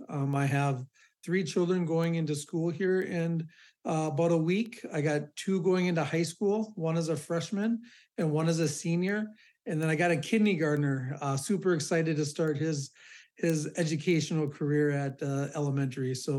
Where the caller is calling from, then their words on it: Ham Lake, Minnesota, United States; And today I live in Ham Lake. So I'm coming from you today in Ham Lake, Anoka County.